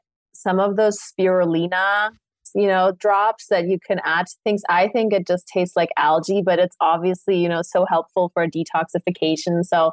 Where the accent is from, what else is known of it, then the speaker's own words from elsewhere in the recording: Munich, Bavaria, Germany; I grew up in Munich for most of my life